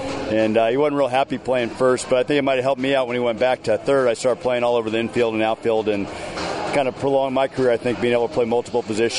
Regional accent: Philadelphia, Pennsylvania, United States; born there; Well, I was born in Philly, so I was a Philly fan myself.

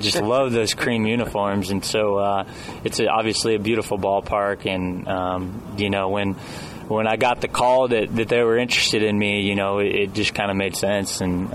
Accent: Denver, Colorado, United States; growing up in Denver, you know, baseball is not a very big sport.

